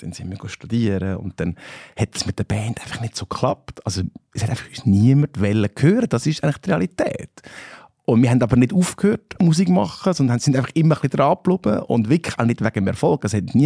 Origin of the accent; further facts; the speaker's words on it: Switzerland; Und ich meine, wir als Schweizer, obwohl wir auch gut Englisch können, ist es doch so